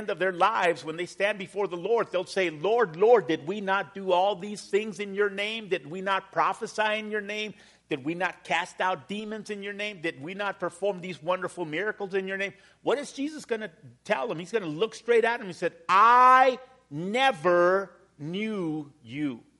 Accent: Mexico; I come from Mexico

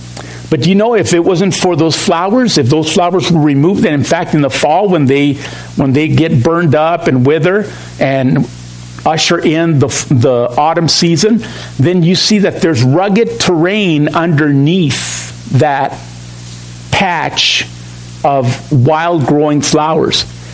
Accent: Mexico; I use this illustration because I'm from Mexico.

